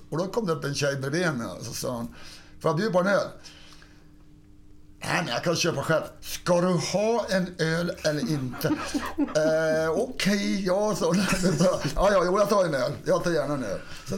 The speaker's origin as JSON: {"language": "Swedish", "town": "Kiruna", "region": "Norrbotten County", "country": "Sweden", "tie": "born or raised there", "said": "Jag är född i Kiruna. Ja. Ja, så egentligen är ju min hemstad Kiruna."}